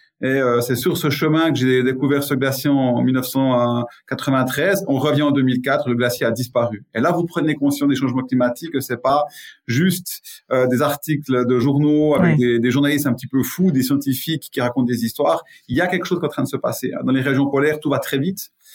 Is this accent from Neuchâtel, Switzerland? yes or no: yes; Neuchâtel, Switzerland; born there; Donc je suis né à Neuchâtel en 1972